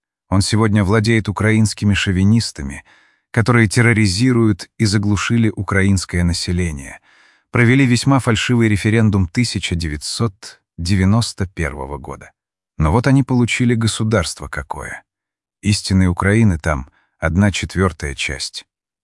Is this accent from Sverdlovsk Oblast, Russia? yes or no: yes; Yekaterinburg, Sverdlovsk Oblast, Russia; я из Екатеринбурга, мне 17 лет.